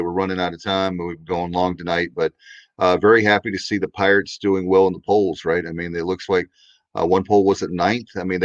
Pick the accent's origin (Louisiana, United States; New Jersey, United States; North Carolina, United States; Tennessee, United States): North Carolina, United States; Durham; my hometown at Durham, Duke baseball